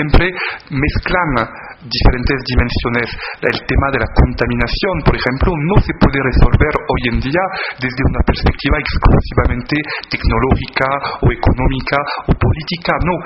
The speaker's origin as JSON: {"language": "Spanish", "country": "France", "second_language": "Spanish", "lives_now": "Mexico", "said": "siendo yo el francés de nacionalidad"}